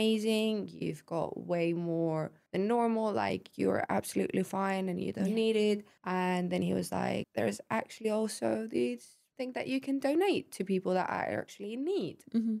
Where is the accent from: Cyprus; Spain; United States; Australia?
Cyprus; Larnaca, Larnaca District; born or raised there; now in Nicosia, Cyprus